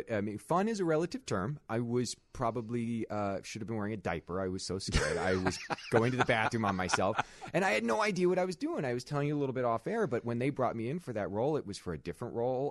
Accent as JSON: {"language": "English", "town": "Kansas City", "country": "United States", "said": "And we're from Kansas City. We actually worked at the same mall."}